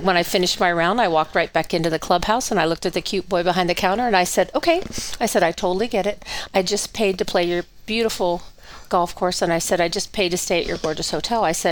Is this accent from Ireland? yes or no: no; Hannibal, Missouri, United States; I grew up in Hannibal, and when I say that, people go, I know Hannibal, and you go, no, you don't.